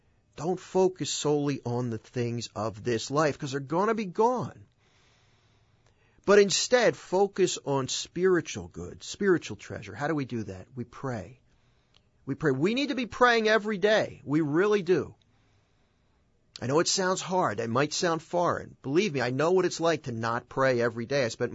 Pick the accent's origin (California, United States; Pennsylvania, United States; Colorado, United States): Pennsylvania, United States; Philadelphia; when I grew up in Northeast Philly in the Busselton area, and my mother was a big collector